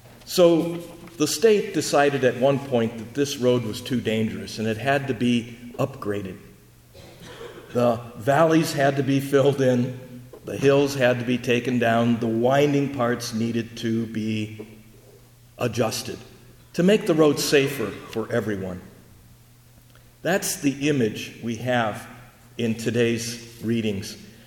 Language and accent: English; Milwaukee, Wisconsin, United States; I grew up in Milwaukee, and I entered the Jesuits there.